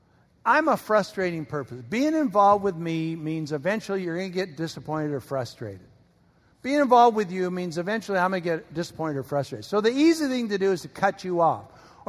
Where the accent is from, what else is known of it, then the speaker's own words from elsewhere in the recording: England, United Kingdom; I'm from England.